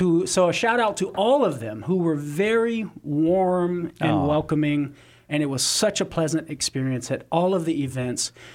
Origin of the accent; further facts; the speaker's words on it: Louisiana, United States; Meshad, the minute I talk to a fellow Cajun